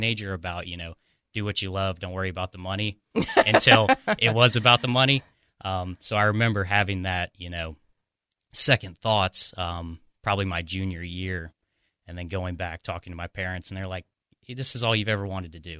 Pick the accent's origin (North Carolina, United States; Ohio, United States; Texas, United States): North Carolina, United States; So I grew up in Camden County, North Carolina, which is going to be closer to the Outer Banks.